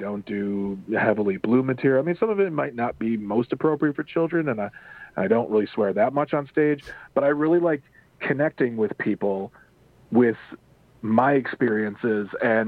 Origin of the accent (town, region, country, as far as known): Waukesha, Wisconsin, United States; born or raised there